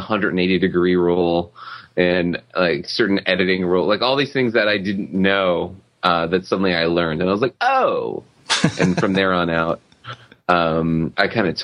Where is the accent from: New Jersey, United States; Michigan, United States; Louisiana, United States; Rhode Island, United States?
Louisiana, United States; New Orleans; Well, growing up in New Orleans, my father had a video camera, like an old school VHS video camera, and we used to make little movies.